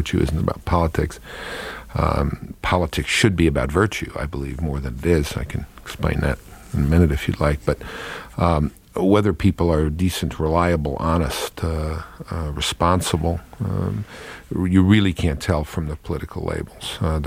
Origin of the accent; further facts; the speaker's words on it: Brooklyn, New York, United States; I grew up as a Democrat. I grew up in Brooklyn, New York, Irish Catholic. I didn't know any Republicans.